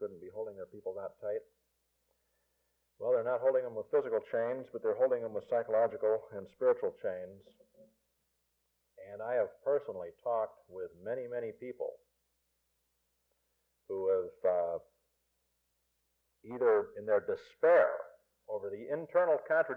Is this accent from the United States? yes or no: yes; the West, United States; And this is what explains the big phenomenon of what we know out in the West. I grew up in the West.